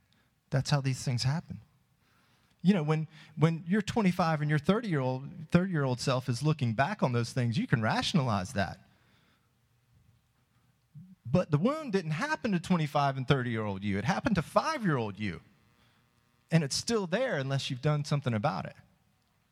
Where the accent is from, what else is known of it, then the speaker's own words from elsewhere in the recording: Fort Lauderdale, Florida, United States; born there; I was born in Florida, Fort Lauderdale, Florida.